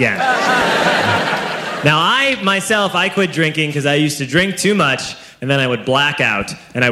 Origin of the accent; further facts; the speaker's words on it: Ireland; I'm Irish.